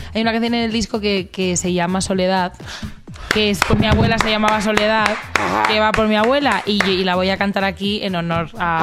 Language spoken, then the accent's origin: Spanish; Barcelona, Catalonia, Spain; Barcelona, que es de donde yo soy